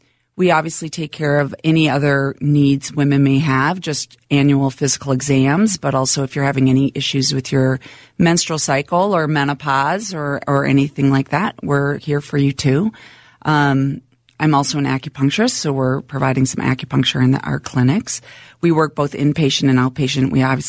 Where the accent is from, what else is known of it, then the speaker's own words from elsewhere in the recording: Minnesota, United States; So Minnesota, born and raised. Grew up right here in town.